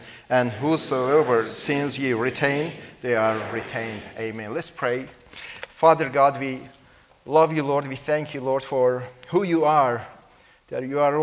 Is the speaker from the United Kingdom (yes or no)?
no; Iran; English is a second language; moved away; I was born and raised in Iran, Islamic country.